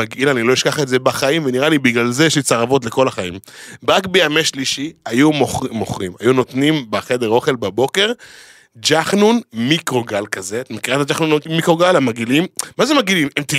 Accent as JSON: {"language": "Hebrew", "town": "Ashdod", "region": "Southern District", "country": "Israel", "said": "כי אני הייתי אשדודי פריבילג."}